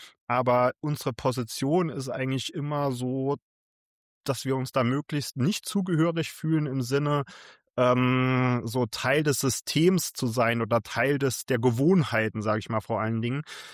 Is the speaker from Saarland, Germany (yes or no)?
yes; Saarland, Germany; Und das halt als Saarländer in Flandern